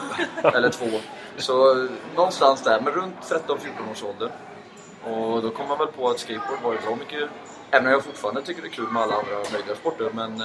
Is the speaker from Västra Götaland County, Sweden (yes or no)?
yes; Trollhättan, Västra Götaland County, Sweden; jag är från Trollhättan, en lite mindre håla, lite norr om.